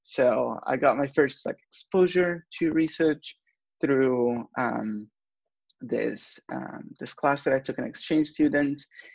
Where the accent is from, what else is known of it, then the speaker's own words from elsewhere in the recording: Florence, Tuscany, Italy; I'm from Italy. In Italy, you often go to the university that is closest to you. You typically don't move much. If you have a decent institution right where you are from. I'm from Florence.